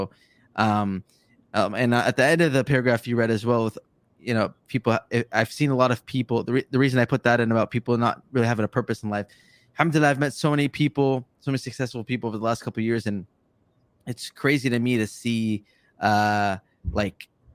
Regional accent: United States; I grew up in America my whole life.

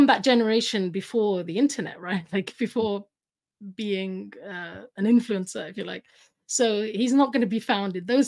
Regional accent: London, United Kingdom; we grew up in Hackney. It's actually a very similar place to where Brother Hamza grew up in Hackney in London, which is like East London, quite an impoverished area. That's where I was in the first 10 years of my life.

